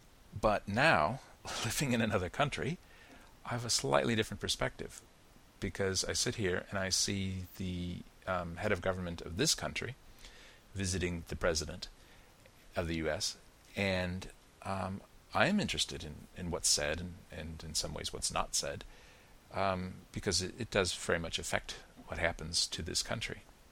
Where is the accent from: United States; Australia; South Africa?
United States; moved away; I can remember growing up in America and all the years that I lived there